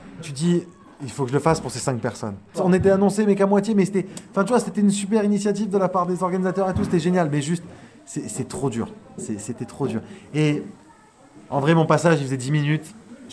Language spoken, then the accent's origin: French; Turkey; Mais n'oubliez pas que je suis turc.